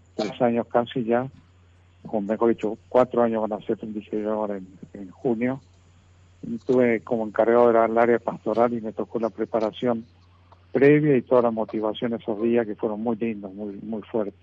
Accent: Córdoba, Argentina; now in Tucumán, Argentina; Y estoy acá en Tucumán, siendo de origen cordobés y estando muy vinculado a la radio desde su comienzo, cuando yo estaba todavía en esa época en Córdoba.

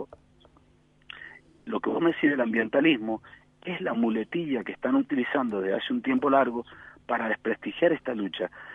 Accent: San Carlos, Mendoza, Argentina; por lo menos en Mendoza, no surge de la izquierda, surge de un amplio sector. Digo, mira, surge en mi pueblo

